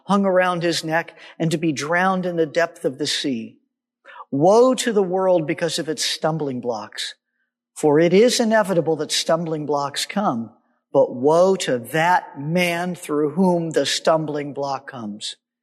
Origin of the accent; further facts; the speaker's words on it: California, United States; I'm from California. I got saved in a Calvary Chapel church.